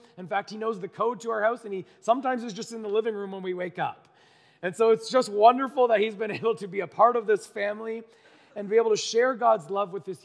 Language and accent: English; Amherstburg, Ontario, Canada; I'm originally from the Windsor area, down in a town called Amherstburg on the border